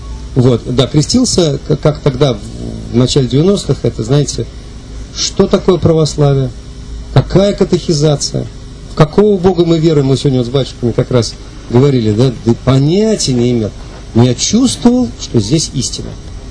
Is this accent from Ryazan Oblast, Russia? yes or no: no; Moscow, Russia; Я сам родился и вырос в Москве.